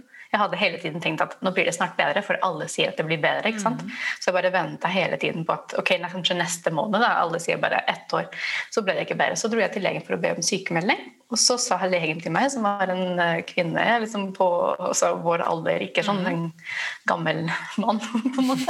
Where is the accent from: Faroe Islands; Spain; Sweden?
Spain; now in Norway; men jeg vokste opp i Spania.